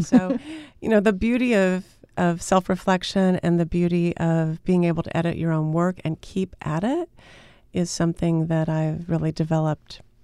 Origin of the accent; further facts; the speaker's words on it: Kansas, United States; is a song written about when I was growing up in Kansas.